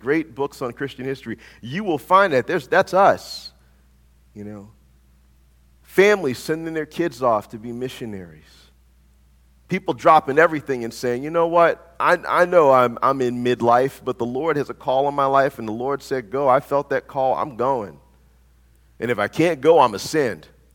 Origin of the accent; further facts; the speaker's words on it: the South, United States; I'm from the South, and so we are intimately acquainted with that particular bending of the English language, used to could